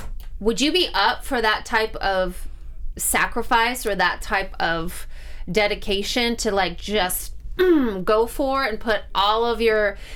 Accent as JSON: {"language": "English", "region": "Missouri", "country": "United States", "said": "I'm from Missouri."}